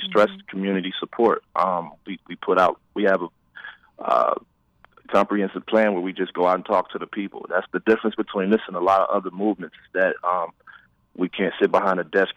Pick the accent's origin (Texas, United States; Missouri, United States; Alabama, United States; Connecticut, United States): Missouri, United States; St. Louis; For me personally, I'm from St. Louis, Missouri. I grew up in a culture here where we couldn't drive down certain streets at night.